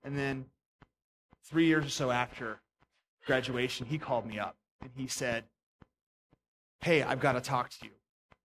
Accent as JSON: {"language": "English", "region": "Pennsylvania", "country": "United States", "tie": "born or raised there", "said": "my dad went back for his master's at Penn State University. I grew up in Pennsylvania."}